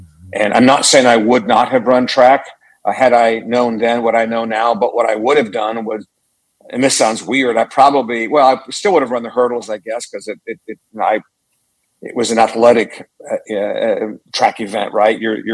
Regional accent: Columbus, Ohio, United States; Yeah, I grew up in Columbus, Ohio, and was passionate about football in particular.

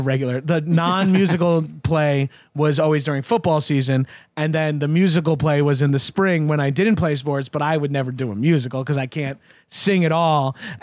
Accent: Long Island, New York, United States; I'm also from Long Island, so those two things play into each other.

